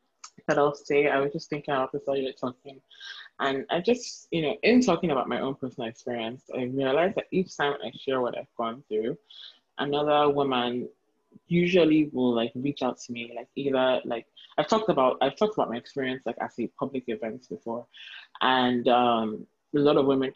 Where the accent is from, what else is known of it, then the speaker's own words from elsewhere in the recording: Nigeria; Especially I feel like as a Nigerian woman, it's so easy to feel like you're alone in whatever you're going through